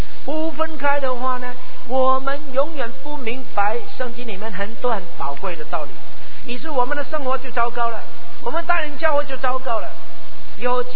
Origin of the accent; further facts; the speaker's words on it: China; 我们中国人说发财就有福，平安就有福